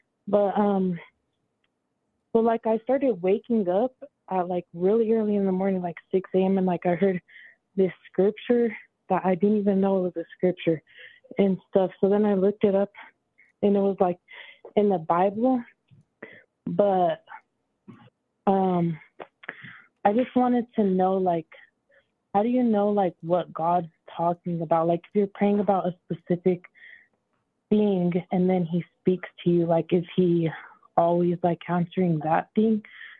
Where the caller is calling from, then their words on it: Thornton, Colorado, United States; I'm calling from Thornton, Colorado.